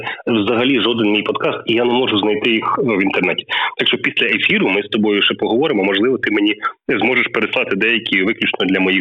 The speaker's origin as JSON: {"language": "Ukrainian", "region": "Kyiv", "country": "Ukraine", "said": "Я з Києва"}